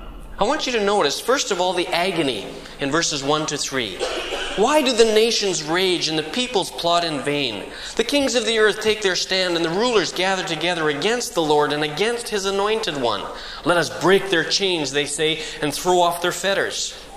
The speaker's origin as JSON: {"language": "English", "country": "Canada", "said": "It tells you I'm Canadian."}